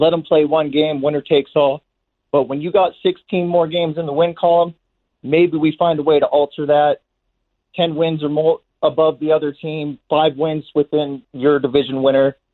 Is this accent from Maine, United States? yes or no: no; Arizona, United States; now in Utah, United States; I'm out of Utah, but I grew up in Arizona.